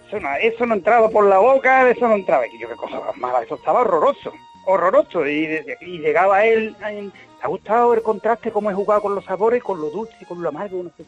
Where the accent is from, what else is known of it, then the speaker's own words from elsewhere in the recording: Utrera, Andalusia, Spain; Bueno, yo vivo en el puerto, pero soy de Utrera.